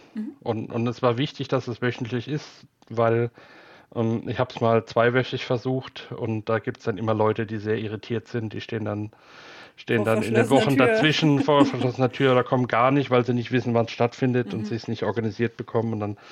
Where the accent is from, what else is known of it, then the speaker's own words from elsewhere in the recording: Heidelberg, Baden-Württemberg, Germany; born there; Ich bin hier in Heidelberg geboren.